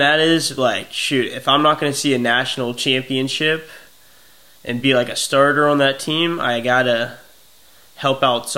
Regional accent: Virginia, United States; I grew up in Virginia, so like, dude. I grew up playing with, like, a lot of big names.

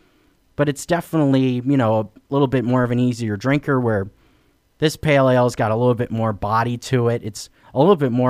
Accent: Healdsburg, California, United States; the brewery this week is Bear Republic Brewery in Healdsburg, California, my hometown.

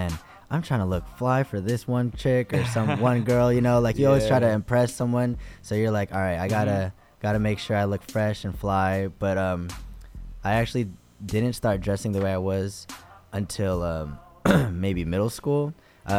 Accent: Daly City, California, United States; now in Fairfield, United States; originally, I'm actually from Daly City, California.

